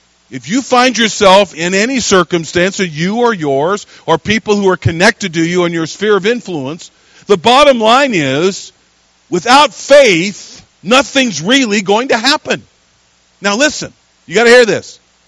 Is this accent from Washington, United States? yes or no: yes; Spokane, Washington, United States; I was from the Inland Empire, Pacific Northwest, Washington State, to be specific, the Spokane area, north, near the Idaho border.